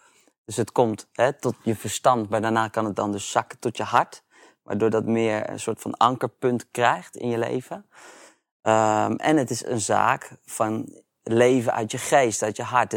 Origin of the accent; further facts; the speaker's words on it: Netherlands; En ik denk dat dat voor ons als Nederlanders echt een grote challenge is.